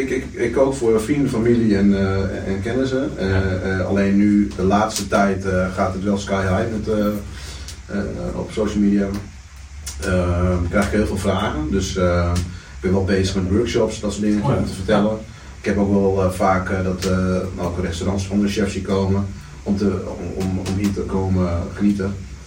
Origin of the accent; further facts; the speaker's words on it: Sri Lanka; Ik ben geadopteerd, ik kom uit Sri Lanka, ik heb er verder echt helemaal niks mee. Ik kan plat groen sproken en ik kan Fries met die praten, maar ik heb geen Sri Lankaans.